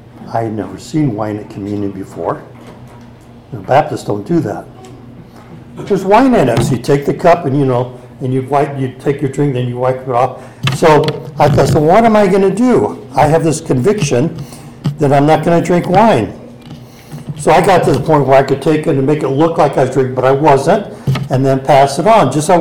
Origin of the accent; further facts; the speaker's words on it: United States; so I grew up all of you know this, I grew up on Navajo Reservation. Alcohol was a major issue on the reservation.